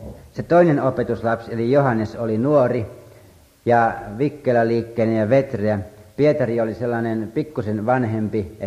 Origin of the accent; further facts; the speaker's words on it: Kerava, Uusimaa, Finland; mä näin siellä mun kotipaikkakunnallani Keravalla